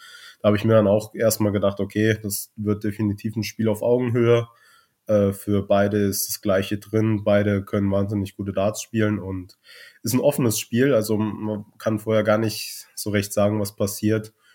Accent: Hesse, Germany; born there; Da ich gebürtiger Hesse bin und nur Wahlbayer bin

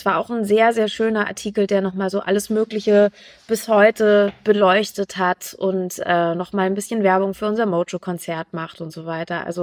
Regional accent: Hamburg, Germany; Ich wohne direkt auf der Grenze zwischen Hamburg und Schleswig-Holstein. Ich fühle mich als Hamburgerin.

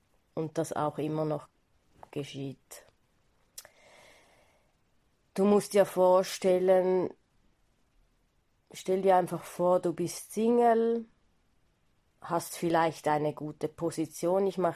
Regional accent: Switzerland; ich bin aus der Schweiz

